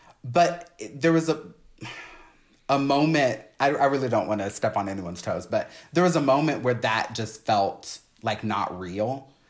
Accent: Texas, United States; maybe that was just in my hometown, but it kind of feels like a Texas thing

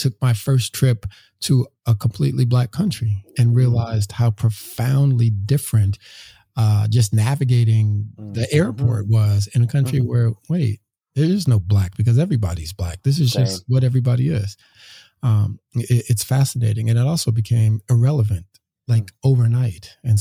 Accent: Los Angeles, California, United States; I grew up in South Central LA, same kind of thing.

